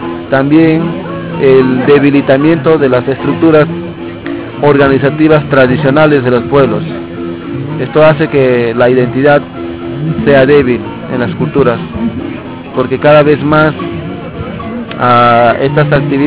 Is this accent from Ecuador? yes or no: no; Peru; Vengo de la frontera de Perú con Brasil y Bolivia. Soy del pueblo Shipibo y actualmente vicepresidente de ICEP, una organización indígena en la Amazonía peruana.